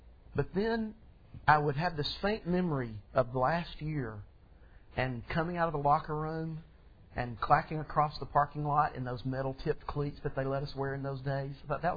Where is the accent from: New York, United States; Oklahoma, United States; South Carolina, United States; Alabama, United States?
Alabama, United States; Yes, I was born in Alabama even. I'm from the South.